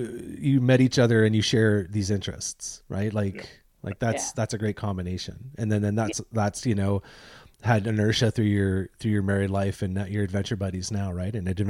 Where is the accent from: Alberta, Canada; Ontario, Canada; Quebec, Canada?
Ontario, Canada; Deep River; It's just like I so took Ontario for granted when I lived there. Like, yeah, I'm from Deep River, right?